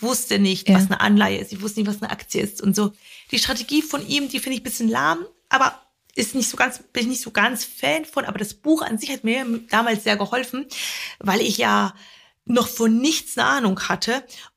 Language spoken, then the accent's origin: German; Poland; ich bin in Polen groß geworden.